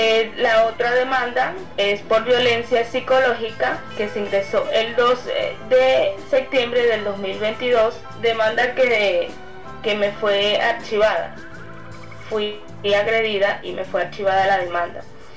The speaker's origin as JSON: {"language": "Spanish", "country": "Venezuela", "moved": "yes", "lives_now": "Guayaquil, Ecuador", "said": "lo he estado escuchando desde acá, desde Ecuador, Guayaquil, y como migrante venezolana"}